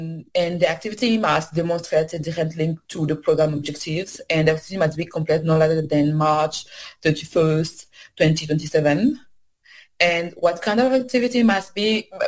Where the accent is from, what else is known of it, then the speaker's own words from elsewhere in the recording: DR Congo; first language Swahili; English is a second language; I speak Swahili. It's my first, you know, my mother tongue, because I'm from Democratic Republic of Congo, and so I speak Swahili, and I learn it at home